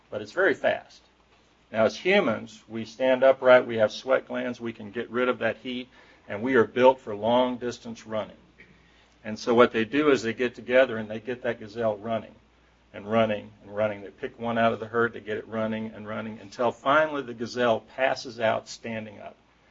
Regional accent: Atlanta, Georgia, United States; born there; I was born in Atlanta in 1955, Georgia Baptist Hospital. Two older sisters, mother and father.

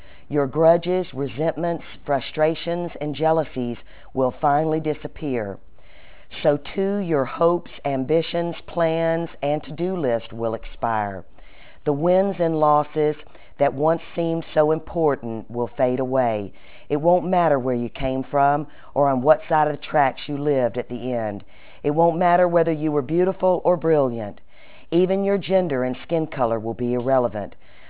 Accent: Greensboro, Georgia, United States; also born or lived in Macon; I grew up down in Macon, Georgia, in kindergarten, right before kindergarten, my parents moved to Greensboro, Georgia, and we lived there for 4 years

